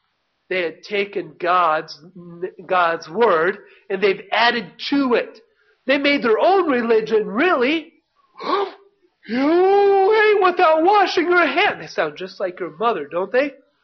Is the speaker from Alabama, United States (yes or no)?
no; Lincoln, Nebraska, United States; now in Detroit, United States; Well, I grew up in Lincoln.